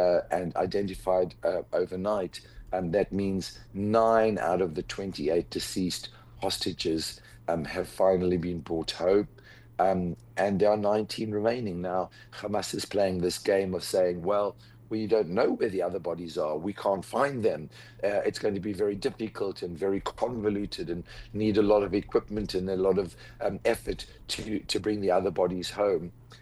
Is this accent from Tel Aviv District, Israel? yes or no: no; Ra'anana, Central District, Israel; even here in my hometown in Ra'anana.